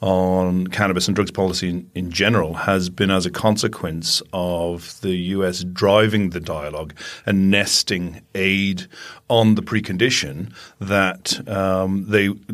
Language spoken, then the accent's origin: English; Ireland; I know that growing up in Ireland, nobody was paying attention.